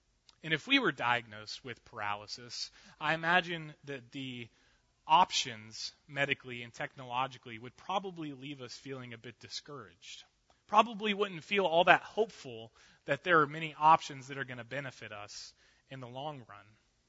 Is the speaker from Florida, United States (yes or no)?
yes; Lake Wales, Florida, United States; in my later years of high school at my hometown in Lake Wales